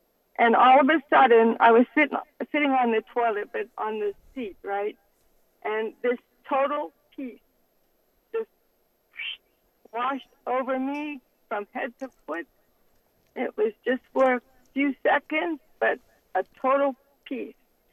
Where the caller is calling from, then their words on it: Toronto, Ontario, Canada; I'm calling from Toronto